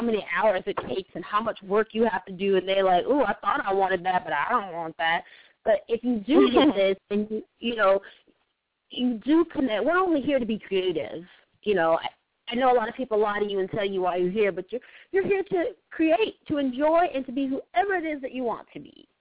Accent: Atlanta, Georgia, United States; You know, I'm from Atlanta, and I'm loving … right now.

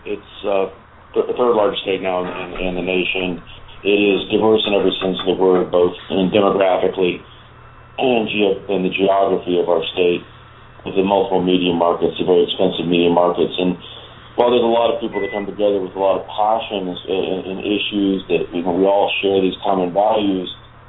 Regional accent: Florida, United States; You know, I got that little bit of a bug and a hump back when I was a teenager. I grew up in Central Florida.

